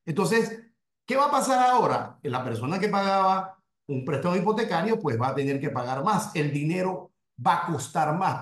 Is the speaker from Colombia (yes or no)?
no; Panama; si nosotros lo que queríamos como panameños era mejor negociar un mejor contrato